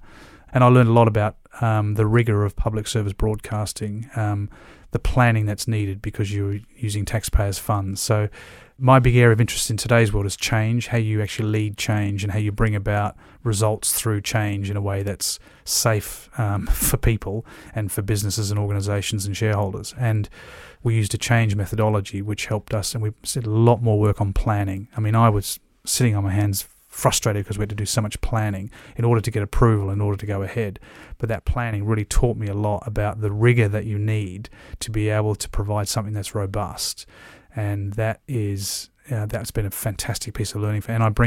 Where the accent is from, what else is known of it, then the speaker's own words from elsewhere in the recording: Australia; moved away; also born or lived in Bristol, United Kingdom / Dublin, Ireland; I'm an Aussie, but my parents are Dutch